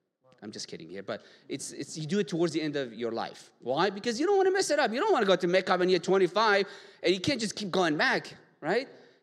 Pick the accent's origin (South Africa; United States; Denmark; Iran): Iran; I grew up in Iran.